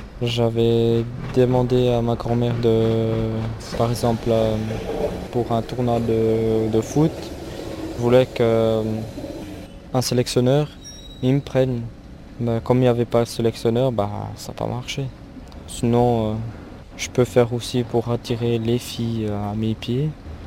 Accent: Brasília, Federal District, Brazil; Parce qu'après, là-bas, après la piscine, il y a une fête.

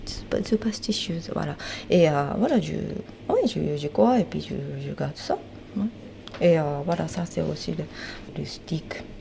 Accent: Japan; now in Corcelles, Switzerland; je viens du Japon. J'habite à Kozel depuis 11 ans

